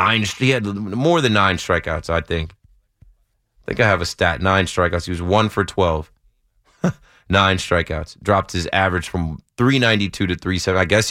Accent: New Jersey, United States; Like, I grew up in the shore. I'm from Jersey, down by the beach, boy. No one was bringing me to the Bronx.

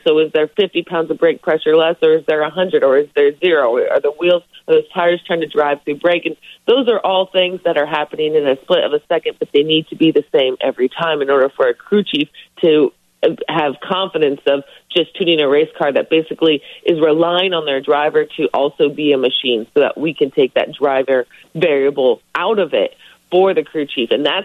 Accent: California, United States; now in Indianapolis, United States; a lot of us live in Indianapolis when we're transplants. I'm from Southern California.

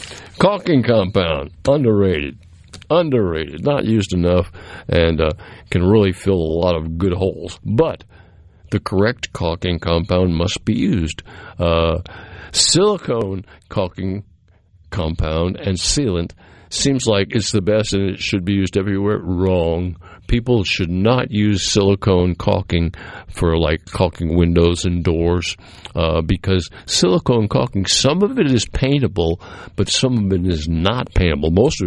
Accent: Cape Cod, Massachusetts, United States; I grew up in Cape Cod, and Cape Cod used to be a nice place to be as far as I'm concerned.

